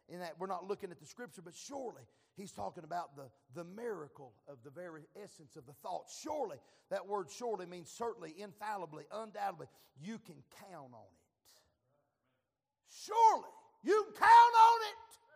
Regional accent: Kentucky, United States; I come all the way from Kentucky. I come all the way from Kentucky to see my grandbabies.

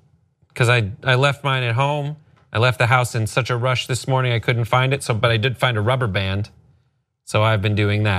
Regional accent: California, United States; because we're both from the Valley and we lived through the Northridge earthquake of 1994.

